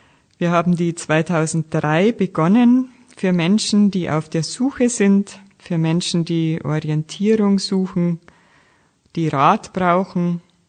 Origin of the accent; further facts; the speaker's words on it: Munich, Bavaria, Germany; now in Jena, Germany; Ursprünglich komme ich aus München. Dort war ich auch Lehrerin.